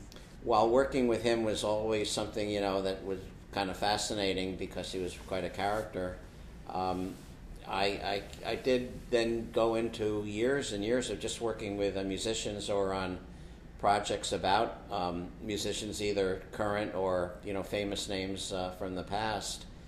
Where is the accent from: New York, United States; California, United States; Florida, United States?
New York, United States; Riverdale; when I grew up in Riverdale, we lived next door to Richard Simon